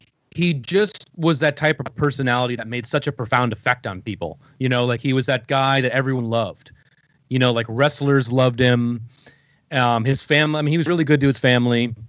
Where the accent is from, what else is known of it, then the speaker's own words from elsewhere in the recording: Minnesota, United States; and I'm from Minnesota. I mean, it's hard to crack through, you know, coming from the Midwest, you know.